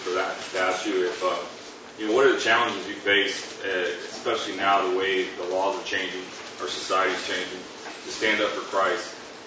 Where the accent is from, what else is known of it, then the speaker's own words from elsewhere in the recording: Harker Heights, Texas, United States; I'm from Parker Heights, Texas, U.S. Army Ranger Officer.